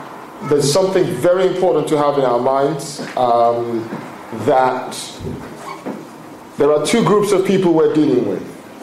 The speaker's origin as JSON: {"language": "English", "country": "United Kingdom", "said": "Britain's my country, I'm British, yeah."}